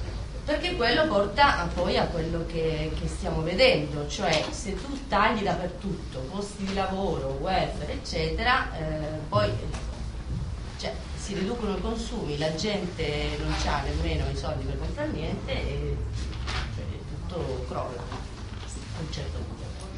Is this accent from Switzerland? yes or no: no; Argentina; Ho premesso, sono argentina.